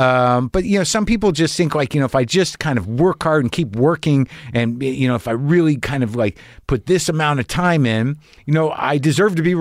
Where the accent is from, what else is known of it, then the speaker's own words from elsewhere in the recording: New Mexico, United States; I grew up in New Mexico.